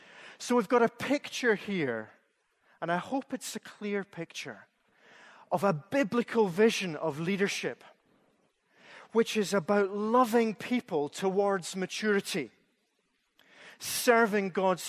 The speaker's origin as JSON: {"language": "English", "region": "Scotland", "country": "United Kingdom", "said": "And I wish, as a Scotsman, I had a pound for every time I'd heard that comment."}